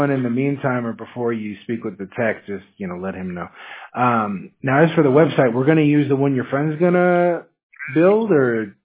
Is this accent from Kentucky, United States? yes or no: no; Seattle, Washington, United States; I'm actually from Washington State, like Seattle, you know, like is wet over there. It's cold.